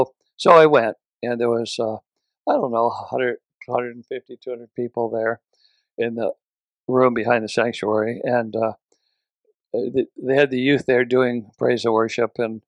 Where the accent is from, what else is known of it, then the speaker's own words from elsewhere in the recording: Redding, California, United States; Well, Michelle and I grew up in Redding, California